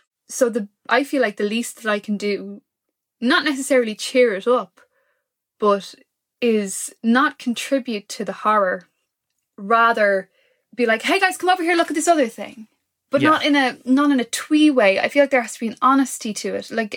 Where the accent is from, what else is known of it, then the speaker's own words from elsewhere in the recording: Ireland; I'm like obviously from Ireland. I lived in America for 3 years, but I, you know, I'm largely most of my life in this island.